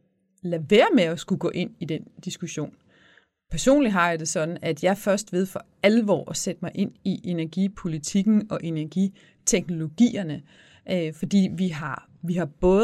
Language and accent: Danish; Region of Southern Denmark, Denmark; over på Fyn, hvor jeg kommer fra